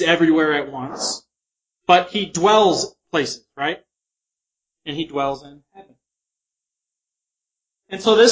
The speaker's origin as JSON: {"language": "English", "region": "Utah", "country": "United States", "tie": "born or raised there", "said": "For example, I was born and raised in Utah."}